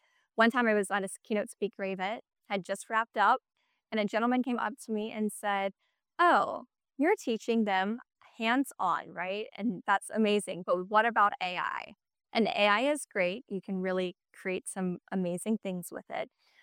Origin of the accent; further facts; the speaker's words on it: Guam; now in United States; No one knew where Guam was, and definitely no one knew who Chamorros were. So I was … from Guam.